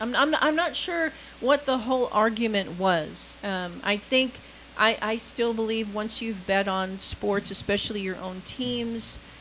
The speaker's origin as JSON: {"language": "English", "town": "Dallas", "region": "Texas", "country": "United States", "said": "Oh, in Metroplex. Dallas. I'm from Dallas."}